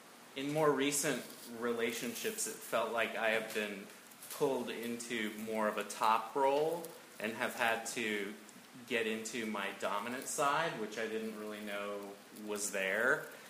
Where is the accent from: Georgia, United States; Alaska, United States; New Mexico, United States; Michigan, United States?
Alaska, United States; Fairbanks; moved away; I grew up in Fairbanks, Alaska, so not a whole big community like this. So I moved here in August.